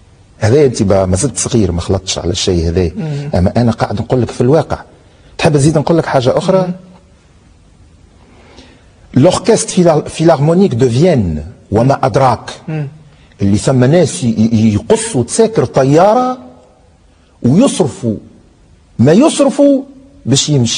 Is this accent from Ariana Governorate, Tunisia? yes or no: no; Gabès, Gabès Governorate, Tunisia; أنا عندي من الريف يعني أنا جابسي